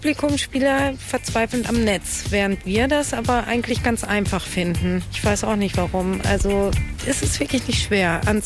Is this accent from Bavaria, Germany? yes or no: no; Kiel, Schleswig-Holstein, Germany; Ich komme aus Kiel und ich werde jetzt etwas hierüber erzählen.